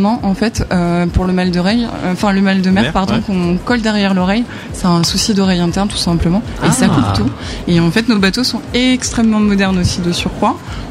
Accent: Saint-Malo, Brittany, France; je suis issue de Saint-Malo. Je suis une petite Malouine et fille de pêcheur et marin-pêcheur.

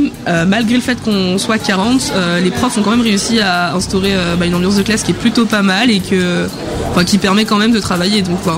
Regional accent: La Rochefoucauld, Nouvelle-Aquitaine, France; Alors, je suis d'ici. Moi, personnellement, je suis juste de La Rochefoucauld.

